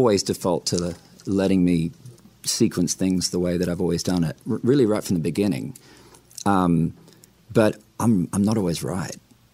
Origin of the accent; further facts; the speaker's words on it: Australia; where I grew up in Australia, playing all the pubs and clubs